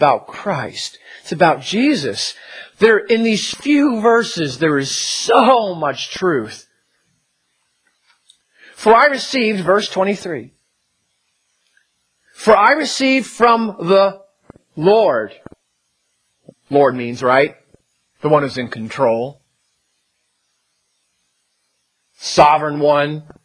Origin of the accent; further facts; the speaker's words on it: New Jersey, United States; And I make faces a lot. I'm from New Jersey. We'll blame it on that.